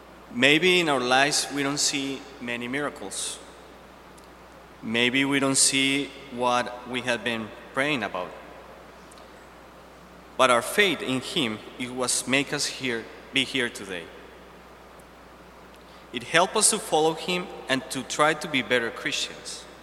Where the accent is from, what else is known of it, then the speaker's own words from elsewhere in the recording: Nashville, Tennessee, United States; I'm from Nashville, Tennessee, and last week in the Titans, the football team, was playing against Kansas City.